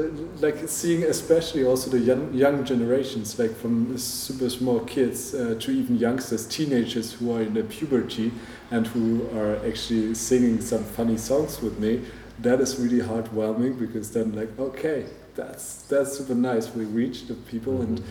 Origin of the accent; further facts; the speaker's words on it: Germany; I'm German, but actually in my heart I'm already feeling Portuguese.